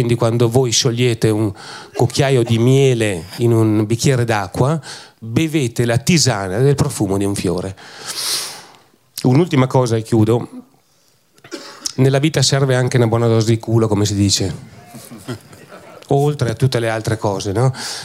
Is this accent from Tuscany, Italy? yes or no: no; Vigo di Ton, Trentino-Alto Adige, Italy; io non posso dire che vengo da Vigo di Tonno, non posso dire che vengo da Trento